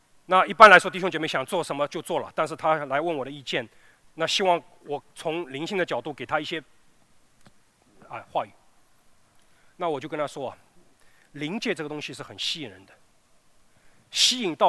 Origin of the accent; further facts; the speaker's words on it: China; 就用我们中国人传统说，可能会走火入魔。